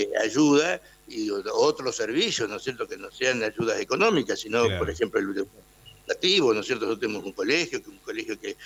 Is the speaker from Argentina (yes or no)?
yes; Argentina; porque somos argentinos